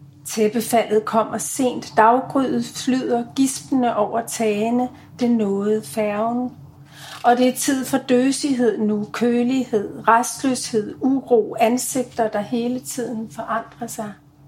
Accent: Greenland; jeg er vokset op i Grønland, som jo er verdens største ø

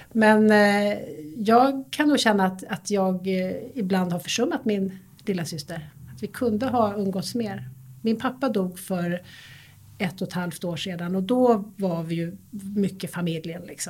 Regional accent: Stockholm, Stockholm County, Sweden; jag är uppväxt i Sätra, en förort till Stockholm, röda linjen, i en medelklassmiljö kan man säga, radhus, vi alla kompisar bodde i likadana hus, de var bara lite spegelvända, och en trygg och bra uppväxt.

